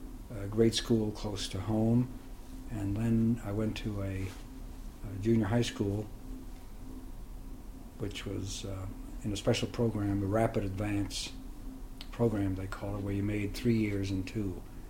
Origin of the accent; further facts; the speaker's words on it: New York, United States; born there; I was born in New York in 1921 of immigrant parents. They both came from the Russian Empire, one dad from White Russia and my mother from the Ukraine.